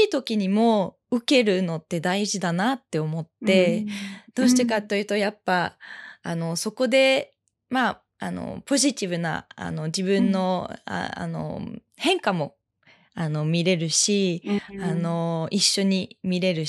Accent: France; first language French; Japanese is a second language; フランスの、うん、最初の一番の言語はフランス語なので、うん、フランスで生まれて育ったので

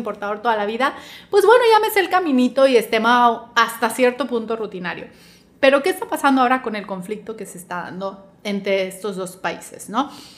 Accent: Mexico; yo como importador mexicano, yo estoy aquí en mi casa

